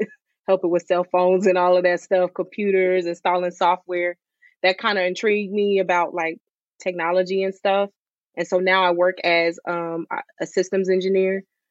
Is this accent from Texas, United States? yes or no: yes; Clear Lake, Texas, United States; Yeah, so I'm originally from Clear Lake, Texas. It's like 30, 40 minutes outside of Houston. I currently reside in San Antonio.